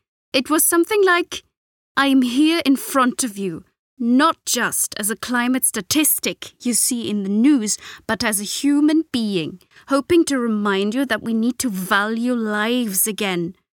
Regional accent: Philippines; and I come from the Philippines.

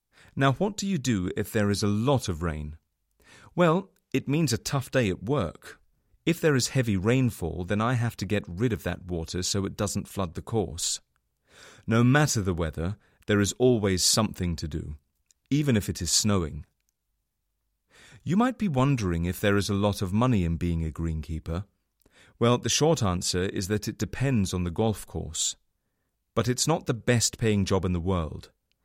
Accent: England, United Kingdom; I'm a greenkeeper from England.

